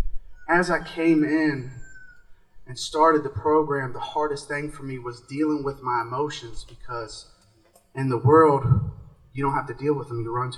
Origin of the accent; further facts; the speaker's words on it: Richmond, Virginia, United States; I'm from Richmond, Virginia. I'm 27.